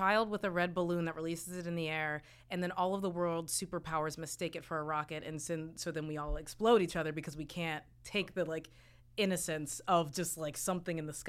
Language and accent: English; Kentucky, United States; It's like, but it's also the funny thing where when I grew up in Kentucky, you know, like people would say as if he was Jesus, he died for racism.